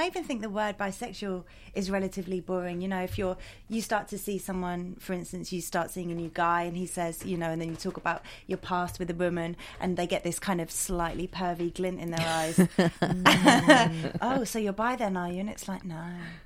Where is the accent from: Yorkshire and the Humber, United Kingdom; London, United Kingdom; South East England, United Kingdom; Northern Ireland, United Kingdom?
South East England, United Kingdom; Brighton; I was born in Brighton. I live in Brighton. I grew up in a liberal family.